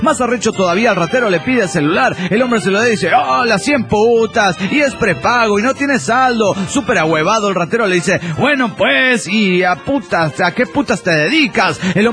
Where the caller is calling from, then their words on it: Tampa, Florida, United States; de Tampa, Florida.